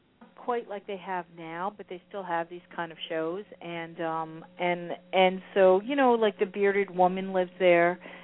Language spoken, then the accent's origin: English; New Jersey, United States; And I can say freaking because I'm from New Jersey, and it doesn't mean anything inappropriate. It's just freaking. It's my Jersey slang, okay?